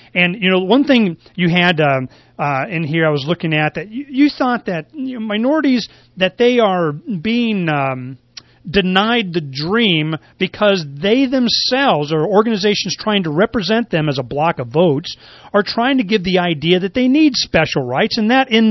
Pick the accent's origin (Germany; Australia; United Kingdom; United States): United States; Florida; I went through this. I grew up in Florida.